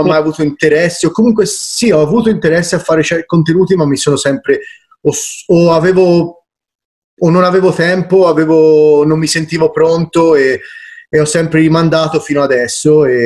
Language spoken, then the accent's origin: Italian; Sesto Fiorentino, Tuscany, Italy; now in Canada; sono italiano, sono di Sesto Fiorentino, Firenze, ma abito in Canada ormai da 6 anni e rimango comunque fedelissimo tifoso viola e cittadino italiano comunque, però la mia vita in questo momento è qua.